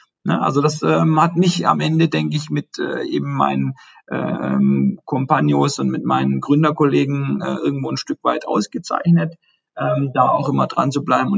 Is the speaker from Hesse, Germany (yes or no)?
no; Baden-Württemberg, Germany; ich komme ja aus dem Schwabenland, was ja eben in dem Automobilbereich auch stark ist